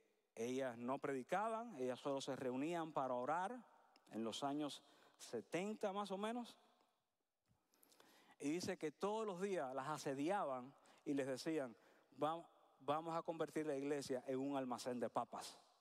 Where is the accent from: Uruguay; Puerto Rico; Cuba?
Cuba; moved away; yo y mi familia tomamos la decisión de venir a este país. Como cubanos